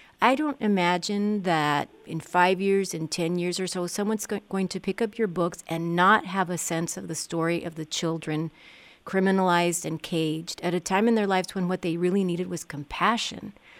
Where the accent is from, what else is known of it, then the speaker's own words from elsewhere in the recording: Laredo, Texas, United States; I'm from the border. I'm from Laredo, in Texas, and I have a border story, and a story about life there that's different from somebody from Nuevo Laredo, for instance.